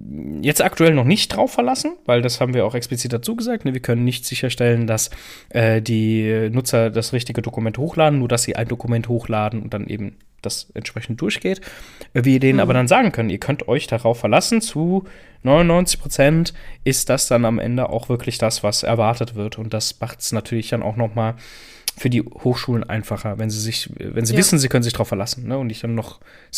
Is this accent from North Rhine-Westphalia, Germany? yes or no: no; Saarbrücken, Saarland, Germany; dem anderen Startup aus Saarbrücken, lustigerweise, da wo ich herkomme